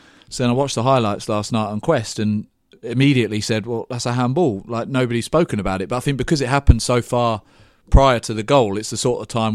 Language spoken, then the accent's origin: English; England, United Kingdom; I'm English.